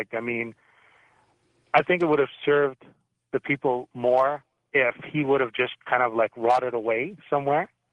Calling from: London, Ontario, Canada; I'm calling from London, Ontario, by the way.

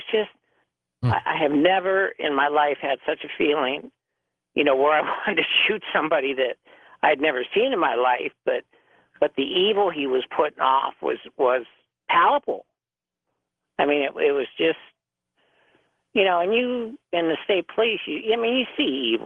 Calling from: Erie, Pennsylvania, United States; Erie, Pennsylvania.

